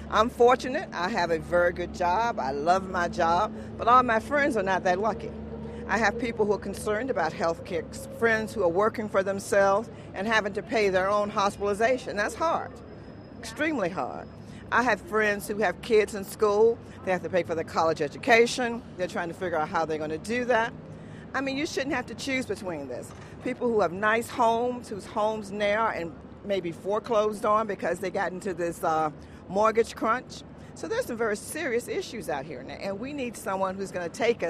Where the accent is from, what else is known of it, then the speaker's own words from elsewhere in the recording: Chesapeake, Virginia, United States; I'm from Chesapeake, and what's great about Chesapeake is that we are a very inclusive and very diverse city.